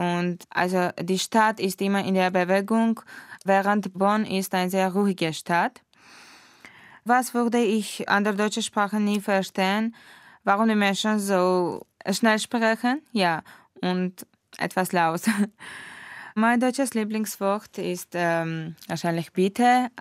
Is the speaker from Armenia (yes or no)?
yes; Yerevan, Armenia; German is a second language; Ich komme aus Armenien, aus der Hauptstadt Jerewan. Ich bin geboren am 12. August im Jahre 1996.